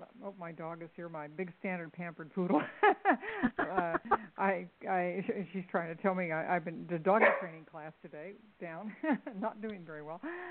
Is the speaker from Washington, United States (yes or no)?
no; Arizona, United States; I grew up in the Arizona deserts, and I used to watch the Indians weave their blankets.